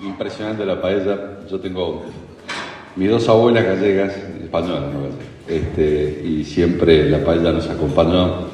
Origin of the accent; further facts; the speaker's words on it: Mendoza, Argentina; born there; Yo soy una persona del interior del interior. Yo nací en Mendoza, pero no nací en la capital. Tampoco nací en la capital de un departamento, nací en una finca. Mis abuelos llegaron de Italia con una mano atrás y otra mano adelante, venían de Trento.